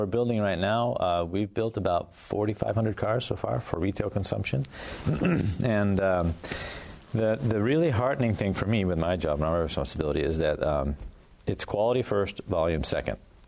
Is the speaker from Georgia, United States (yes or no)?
no; Vermont, United States; So I'm from Vermont, right?